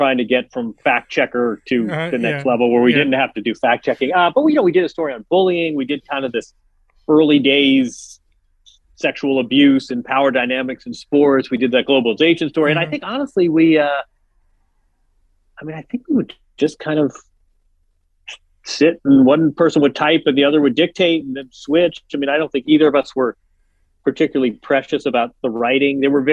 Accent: Midwest, United States; No, I mean, Grant, we're both from the Midwest. We're roughly the same age.

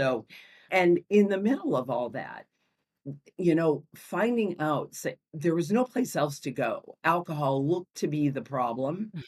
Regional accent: St. Louis, Missouri, United States; I grew up in St. Louis, and I grew up in a small area called Frontenac, and there was a beautiful little store where you knew the butcher

